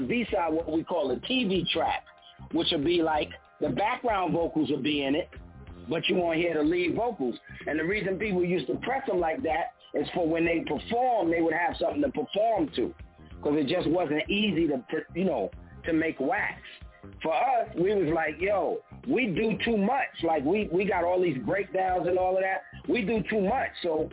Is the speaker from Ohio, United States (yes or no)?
no; Brooklyn, New York, United States; I used to sound like the old school dudes in the Bronx. You know, I'm from Brooklyn. I used to sound like the dudes from the Bronx.